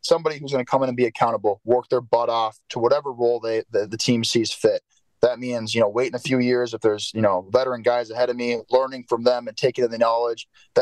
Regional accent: Minnesota, United States; And I wasn't raised, I was raised here in Minnesota, but they were raised there.

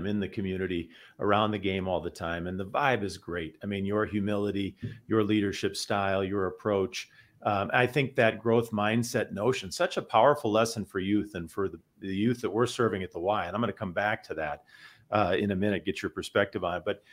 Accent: Minneapolis, Minnesota, United States; your hometown of Minneapolis, my hometown of Minneapolis, we've been through it.

